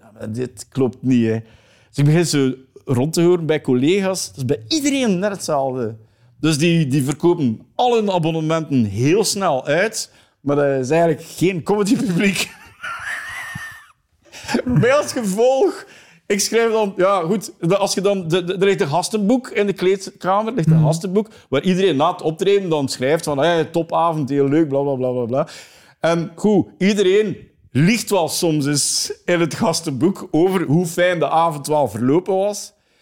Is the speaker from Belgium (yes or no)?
yes; East Flanders, Belgium; ik ben een Oost-Vlaming, dus West-Vlaanderen en Oost-Vlaanderen is eigenlijk gewoon mijn grootste speelvijver. Ook gewoon omdat mijn accent het nauwste aansluit. Mm-hmm. Van Oost-Vlaanderen, uiteraard, maar ook bij West-Vlamingen en zo.